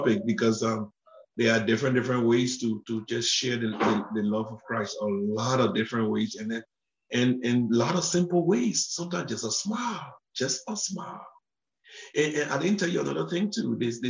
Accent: Liberia; now in Croydon, United States; Originally from Liberia in West Africa.

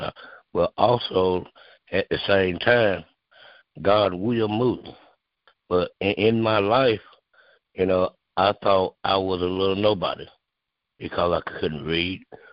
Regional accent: Irwin, North Carolina, United States; I'm from Irwin, North Carolina.

